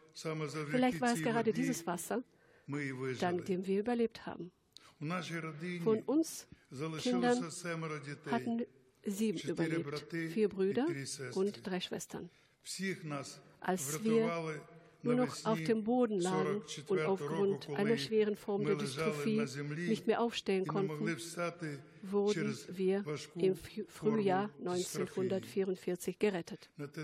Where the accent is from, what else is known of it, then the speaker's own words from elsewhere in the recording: Odesa, Odesa Oblast, Ukraine; Für mich ist es auch wichtig, ein würdiges Denkmal in meiner Heimatstadt Odessa zu errichten.